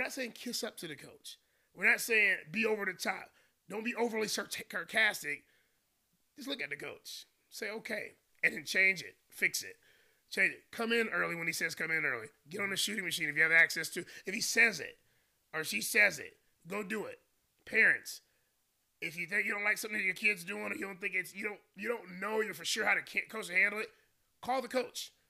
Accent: North Carolina, United States; I remember, you know, growing up in North Carolina, we started knowing these kids.

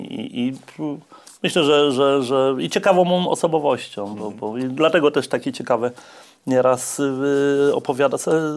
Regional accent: Ustka, Pomeranian Voivodeship, Poland; Pochodzę z małej mieściny, z Ustki, gdzie wybić się jest niezwykle trudno.

